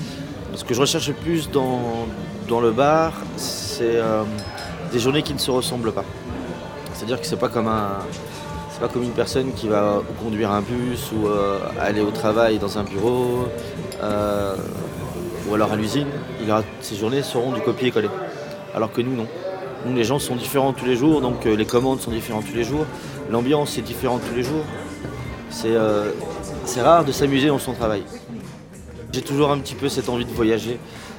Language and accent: French; France; now in Belgium; comme je te disais, je suis français. En France, la bière, c'est pas du tout ça.